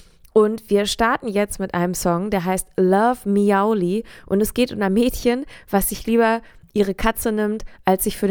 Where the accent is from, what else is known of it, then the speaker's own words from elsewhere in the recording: Norderstedt, Schleswig-Holstein, Germany; spielen wir in meiner kleinen Stadt-Hometown direkt neben Hamburg in Norderstedt.